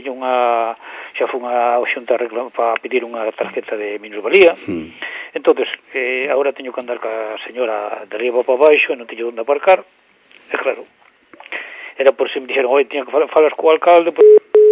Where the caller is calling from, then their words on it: Perillo, Galicia, Spain; Eu son aquí de Perillo.